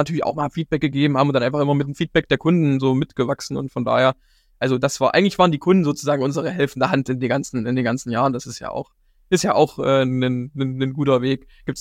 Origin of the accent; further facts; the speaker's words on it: Dessau, Saxony-Anhalt, Germany; im September in Dessau, in meiner Heimatstadt